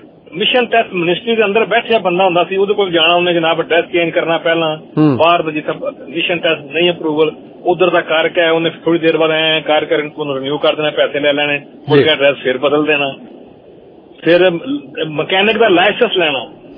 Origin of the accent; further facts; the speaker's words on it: Pakistan; special ਮੈਂ ਪਾਕਿਸਤਾਨ ਤੋਂ ਹਾਂ